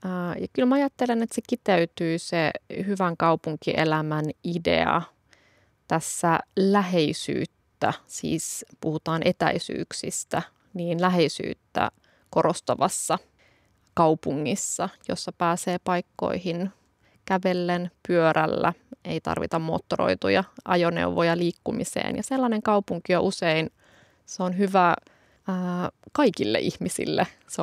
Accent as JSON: {"language": "Finnish", "town": "Pieksämäki", "region": "South Savo", "country": "Finland", "tie": "born or raised there", "said": "Mähän oon kasvanut Etelä-Savossa Pieksämäellä hyvin sellaisessa vehreässä omakotitalo alueella, jossa meillä oli metsä, järvi oli ihan siinä kodin vieressä"}